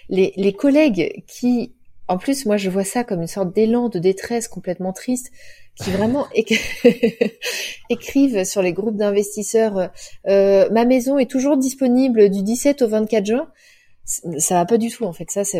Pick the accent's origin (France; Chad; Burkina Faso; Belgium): France; Cholet, Pays de la Loire; Moi, elle est dans mon cœur parce que c'est là où j'ai grandi, mais bon, c'est pas non plus un haut lieu du tourisme.